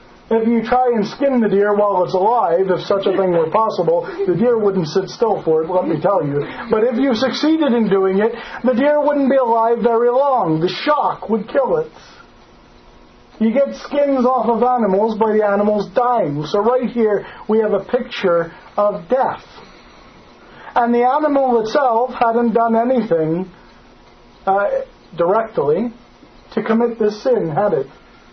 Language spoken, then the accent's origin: English; Pennsylvania, United States; I am a hunter. Growing up in Pennsylvania, it kind of comes with the birth certificate.